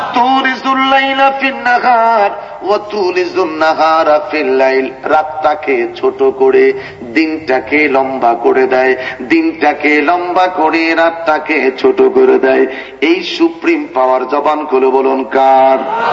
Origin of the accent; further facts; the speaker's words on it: Comilla, Chittagong Division, Bangladesh; আমি অরিজিনাল কুমিল্লার ছেলে, ভাষাগত দিক থেকে আঞ্চলিকতা এদিক সেদিক হতে পারে